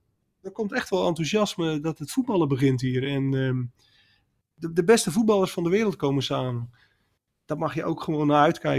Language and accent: Dutch; Netherlands; En ja, wij kijken er waarschijnlijk als Nederlanders vrij nuchter naar.